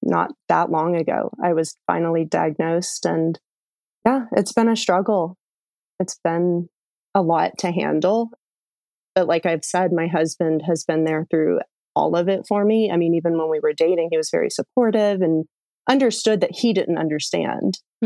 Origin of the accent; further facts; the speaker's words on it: Georgia, United States; Well, yeah, I grew up here in the North Georgia Mountains. It's a beautiful area.